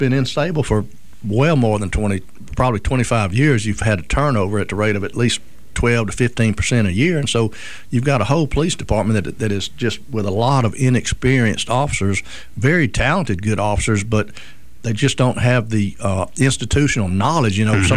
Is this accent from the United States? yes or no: yes; Mobile, Alabama, United States; because I grew up in Mobile and always were involved in Mardi Gras, still am